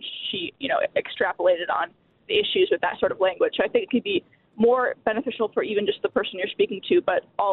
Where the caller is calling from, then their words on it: Madison, Wisconsin, United States; I am calling from Madison.